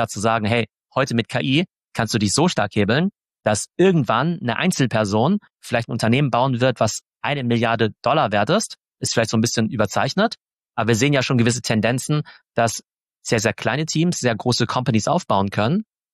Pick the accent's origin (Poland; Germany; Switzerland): Germany; Karlsruhe, Baden-Württemberg; born there; Also ich komme gebürtig aus Karlsruhe, ne, ja. So eine mittelgroße Stadt, 300.000 Einwohner in Baden-Württemberg.